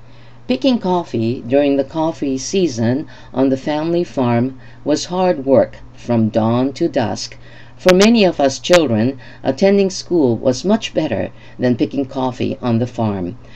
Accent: Kona, Hawaii, United States; Reverend Tamekuni was the only Honganji Buddhist minister I knew while growing up in Kona.

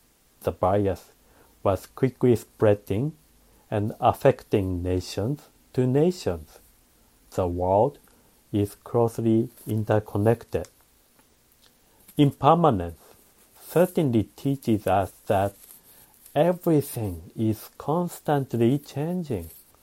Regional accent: Sapporo, Hokkaido, Japan; now in Canada; I was born and raised in Sapporo, Hokkaido, which is a northern island in Japan.

